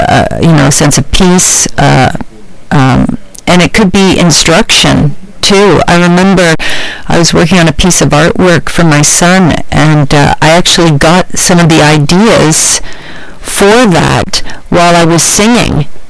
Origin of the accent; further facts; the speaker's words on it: Waterloo, Ontario, Canada; I was raised in Waterloo, so all my significant relationships are in another place.